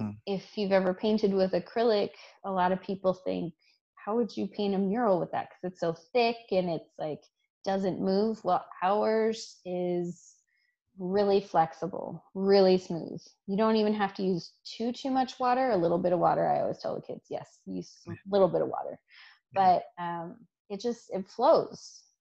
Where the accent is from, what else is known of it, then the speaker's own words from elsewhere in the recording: San Francisco, California, United States; growing up in the Bay, in our different neighborhoods that we grew up in. You know, me from the Mission